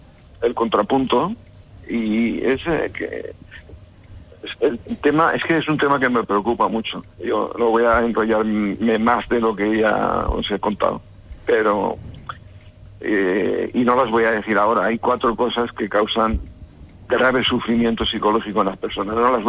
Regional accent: Valencia, Valencian Community, Spain; Pues soy de Valencia.

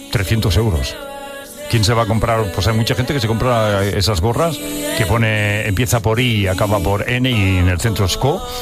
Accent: Catalonia, Spain; yo soy catalán

